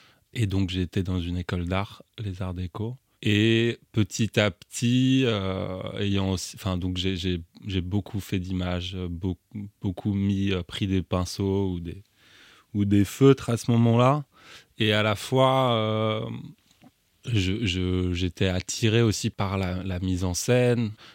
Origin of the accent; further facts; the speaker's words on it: Paris, Île-de-France, France; born there; Je vis et je travaille et je suis né à Paris.